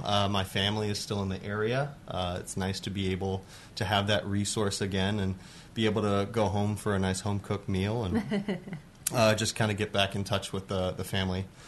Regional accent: Yakima, Washington, United States; also born or lived in Kennewick / Pennsylvania / Detroit; Well, I'm actually a native Washingtonian. I was born in Kennewick. I grew up in Yakima and then decided to jump ship and go to medical school in Pennsylvania

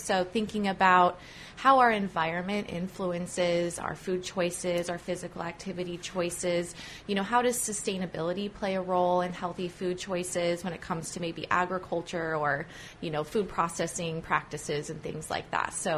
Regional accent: Kansas, United States; I actually am from the Midwest. So I grew up in Southwest Kansas and I went to school at Kansas State University.

